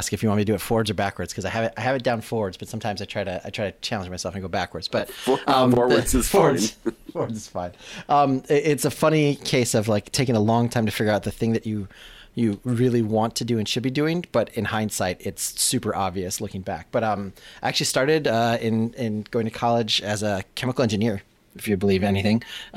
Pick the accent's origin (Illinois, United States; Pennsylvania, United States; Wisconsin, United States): Illinois, United States; Chicago; I'm from the South Side of Chicago. It was not like something you did.